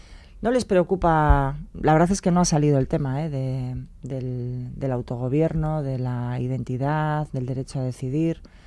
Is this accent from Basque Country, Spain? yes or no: yes; Basque Country, Spain; Yo no quiero elegir si soy vasca o española o europea. … con muchas capas